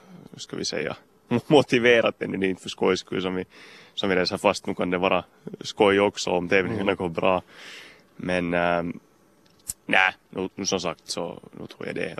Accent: Finland; eftersom jag är hemma från Finland

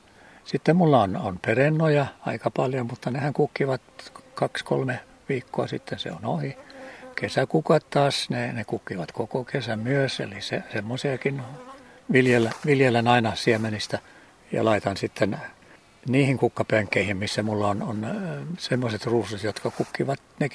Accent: Korppoo, Southwest Finland, Finland; now in Vaasa, Finland; Mä oon itse Korppoosta kotoisin

